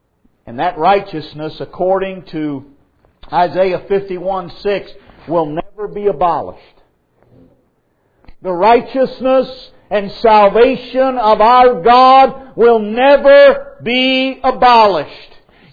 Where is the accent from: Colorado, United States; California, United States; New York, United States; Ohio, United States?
Ohio, United States; Cincinnati; I hate the way that I was growing up in Cincinnati.